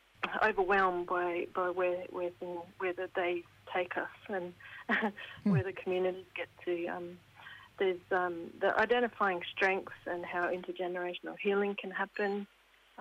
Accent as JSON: {"language": "English", "region": "Queensland", "country": "Australia", "tie": "born there", "said": "Yeah, I was born on Yidinji country there."}